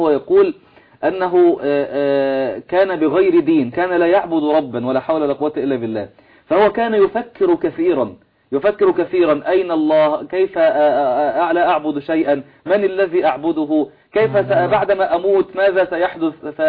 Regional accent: Egypt; يعني زي كلية الحقوق عندنا في مصر كلية القانون.

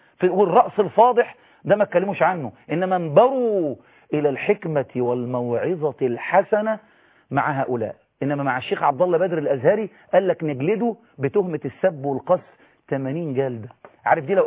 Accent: Egypt; ده انا مواطن مصري مسيحي

